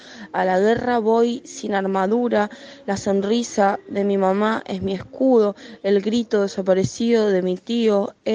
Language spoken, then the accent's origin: Spanish; Lanús, Buenos Aires Province, Argentina; soy una transmasculinidad de Monte Chingolo, barrio de Lanús.